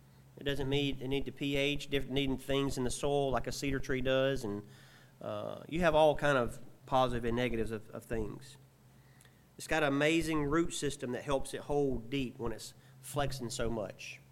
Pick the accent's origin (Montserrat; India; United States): United States; Alabama; That's just because I'm probably from South Alabama.